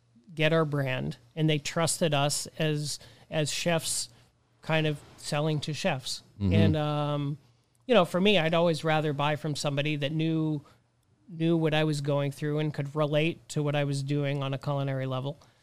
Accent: Boston, Massachusetts, United States; So I'm originally from Boston, as we spoke about, and I called some friends in Boston

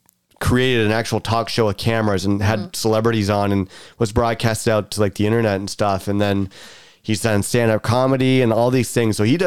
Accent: Toronto, Ontario, Canada; Like, oh, we're from Toronto. He's like, oh, Toronto. I'll be there in like 3 weeks.

